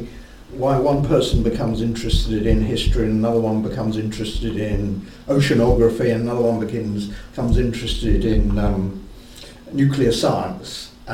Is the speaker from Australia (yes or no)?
no; Isle of Wight, South East England, United Kingdom; I was brought up on the Isle of Wight, which leaves one with all sorts of legacies, some of which are more helpful than others.